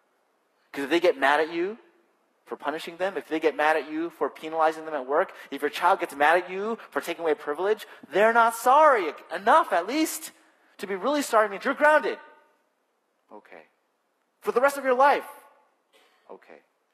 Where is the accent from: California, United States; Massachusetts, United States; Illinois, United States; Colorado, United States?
California, United States; I grew up in California, where our illegal driving patterns are high speed. I now live in New England